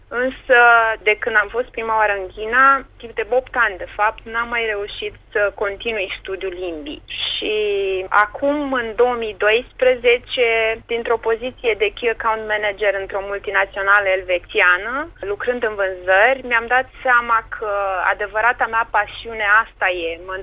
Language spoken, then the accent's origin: Romanian; Bacău, Bacău County, Romania; Bacău, orașul meu natal